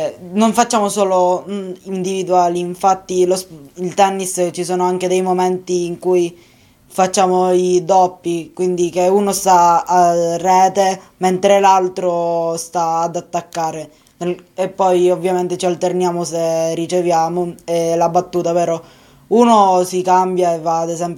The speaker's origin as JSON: {"language": "Italian", "town": "Milazzo", "region": "Sicily", "country": "Italy", "said": "vengo da Milazzo"}